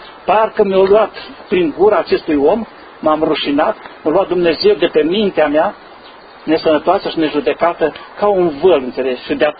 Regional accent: Brașov County, Romania; eu sunt de lângă Făgăraș de acolo

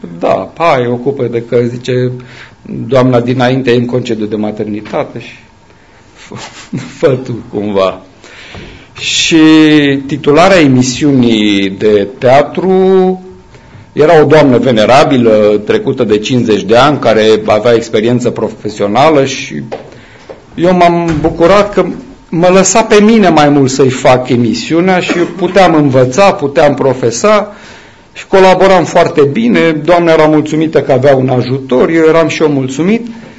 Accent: Săliște, Sibiu County, Romania; eu am zis că din original din Săliște, Sibiu.

